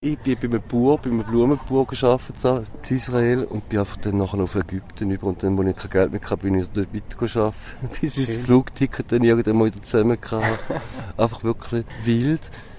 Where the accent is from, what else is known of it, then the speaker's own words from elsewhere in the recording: Eastern Switzerland, Switzerland; Ich komme aus der Ostschweiz, Bodensee-Gegend, habe in einer Zeitung gelernt, 4 Jahre. Ich meine, ich bin ja 80er Baby